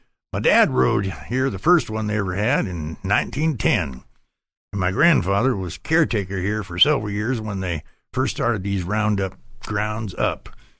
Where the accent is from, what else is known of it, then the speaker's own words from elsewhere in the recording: Ukiah, Oregon, United States; I was born and raised in Ukiah. My old pappy, he rode here in 1910, the first year they had this roundup.